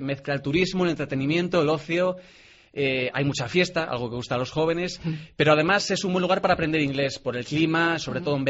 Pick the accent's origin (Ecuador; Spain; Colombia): Spain; Ponferrada, Castile and León; now in A Coruña, Spain; yo soy berciano, soy de Ponferrada, pero llevo muchos años en Coruña. Ya soy prácticamente un integrante más de la comunidad autónoma.